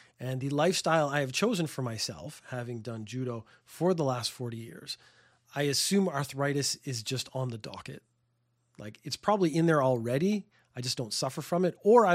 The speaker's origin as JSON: {"language": "English", "country": "Ireland", "said": "And I'm Irish."}